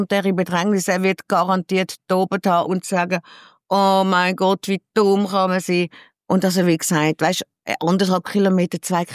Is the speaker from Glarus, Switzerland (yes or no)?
yes; Glarus, Switzerland; Also ich bin ja auch Glarner.